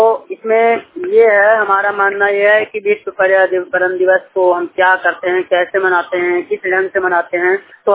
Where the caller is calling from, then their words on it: Gaya, Bihar, India; मैं बिहार गया से बोल रहा हूँ।